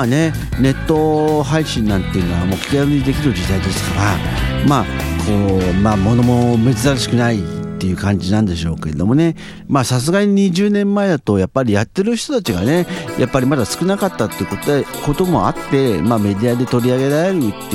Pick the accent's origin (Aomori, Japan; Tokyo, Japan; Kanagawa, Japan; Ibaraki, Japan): Tokyo, Japan; Nerima; 東京練馬区出身です。東京練馬区出身の年齢は今年で47あります。